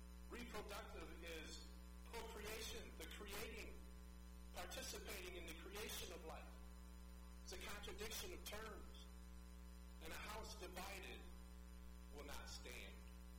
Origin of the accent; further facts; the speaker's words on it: United States; As an American, we already have a day we celebrate no king.